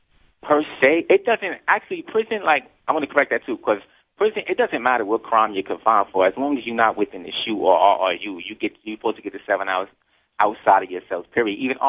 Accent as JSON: {"language": "English", "town": "Middletown", "region": "New York", "country": "United States", "tie": "born or raised there", "said": "I want to shout out Middletown, New York, my hometown, and the whole 845 area code."}